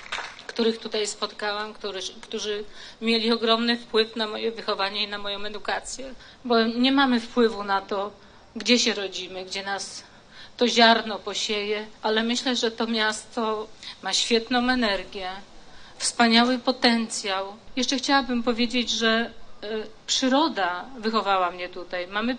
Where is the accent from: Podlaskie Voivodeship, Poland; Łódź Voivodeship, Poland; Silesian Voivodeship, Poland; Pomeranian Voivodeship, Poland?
Łódź Voivodeship, Poland; Kolumna; Jestem stąd, urodziłam się w Łodzi, wychowałam w Kolumnie. Do szkół chodziłam w Łasku.